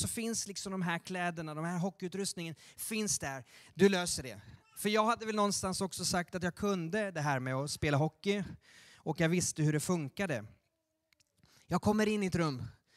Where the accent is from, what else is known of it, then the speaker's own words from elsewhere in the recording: Leksand, Dalarna County, Sweden; Och jag växte upp med hockey i Leksand.